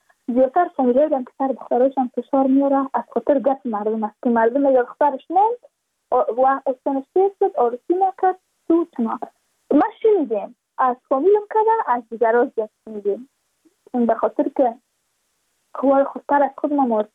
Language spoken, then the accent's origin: Persian; Badakhshan, Afghanistan; چون ما از بدخشان هستیم یعنی منطقای دور دستش به فروش رفتم